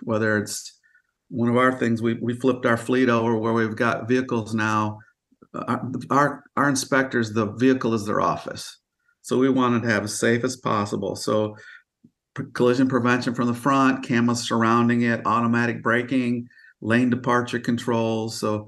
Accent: Michigan, United States; I grew up in Michigan, so you got the Mackinac Bridge.

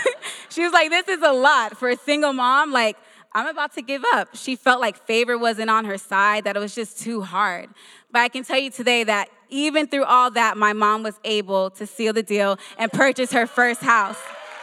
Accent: Miami, Florida, United States; I grew up here in Miami in a two-bedroom apartment.

